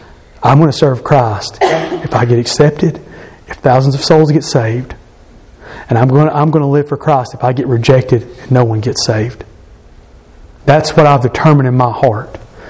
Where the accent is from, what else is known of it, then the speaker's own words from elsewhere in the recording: Tennessee, United States; born there; I thank God I was born in East Tennessee, because I'm saved, because I believe the gospel.